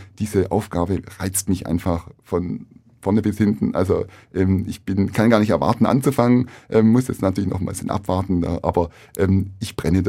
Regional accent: Bad Wurzach, Baden-Württemberg, Germany; meine Heimatgemeinde, also das ist ja ein Stück weit ein Nachhausekommen für mich. Ich bin ja Bad Wurzacher

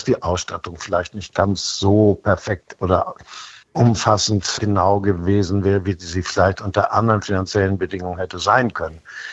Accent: Kiel, Schleswig-Holstein, Germany; Wenn ich an Kiel, wenn ich an Schleswig-Holstein denke, das ist meine Heimat

